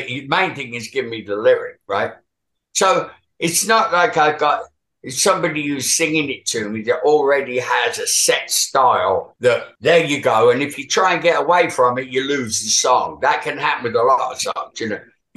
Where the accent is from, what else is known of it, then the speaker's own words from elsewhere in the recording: Teaneck, New Jersey, United States; and they say I'm from Teaneck. And I went, oh, my hometown.